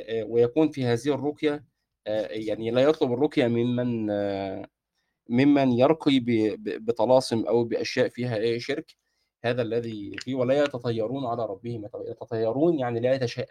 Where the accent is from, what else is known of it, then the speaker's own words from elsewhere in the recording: Egypt; ودي من الألفاظ اللي بنقول لك إيه في الفلاحي عندنا في مصر